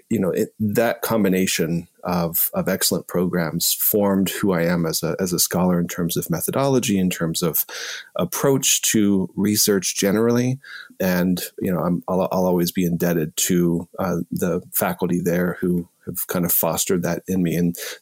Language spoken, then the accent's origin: English; Texas, United States; I grew up in Texas. As you said, I'm a citizen of the Cherokee Nation, but I primarily grew up away from community.